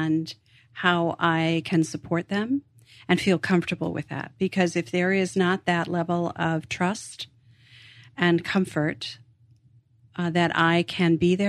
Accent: New England, United States; I grew up in New England, so I think about the crocus coming up through the frozen ground.

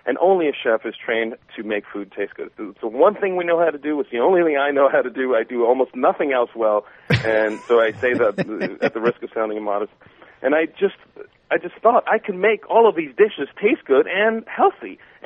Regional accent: Queens, New York, United States; Yeah, I grew up in Queens. Everyone had candy.

